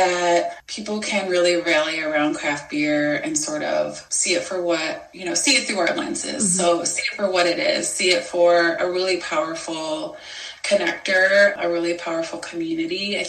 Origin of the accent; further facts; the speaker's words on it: Chicago, Illinois, United States; now in San Diego, United States; So I'm from Chicago originally, and I'm currently in San Diego.